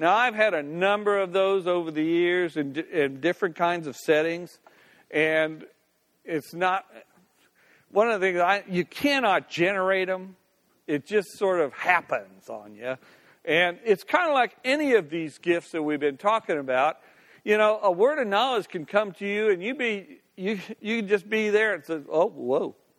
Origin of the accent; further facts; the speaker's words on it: Decatur, Illinois, United States; I grew up in Decatur, Illinois, where you really listened a lot to Lutherans and Catholics about things, and I'm Presbyterian